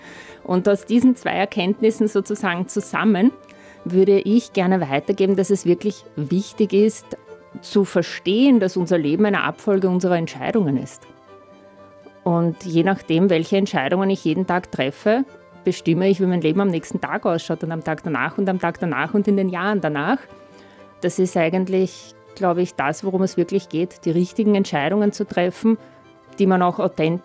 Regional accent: Austria; German is a second language; also born or lived in Russia; Ich bin in Russland geboren. Ich bin mit meinen Großeltern nach Österreich gezogen, ohne Deutschkenntnisse, bin dann direkt in die zweite Klasse Volksschule eingestiegen. Und das war natürlich für mich als damals Siebenjährige ein Riesenschritt

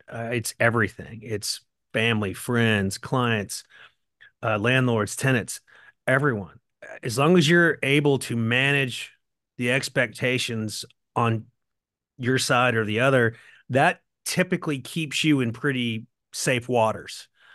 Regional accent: Norman, Oklahoma, United States; I mean, I grew up in Norman and I went to OU.

